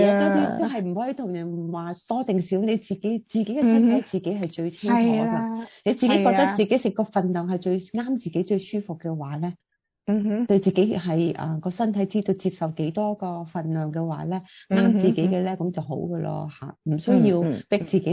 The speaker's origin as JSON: {"language": "Cantonese", "country": "China", "said": "讲翻我哋中国人讲嘅大闸蟹咁样啦吓。"}